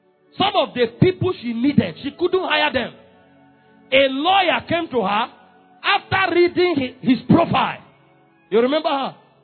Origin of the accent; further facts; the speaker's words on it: Makurdi, Benue, Nigeria; now in Abuja, Nigeria; When we needed venue in Abuja, I came from Makurdi with my humble background.